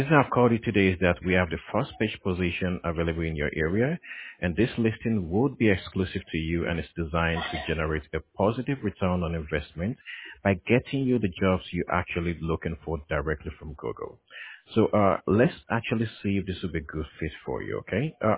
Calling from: California, United States; Oh, I'm calling from California, but we do provide services nationwide.

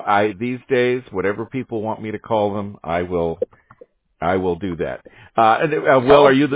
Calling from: California, United States; I'm in Orange County, California.

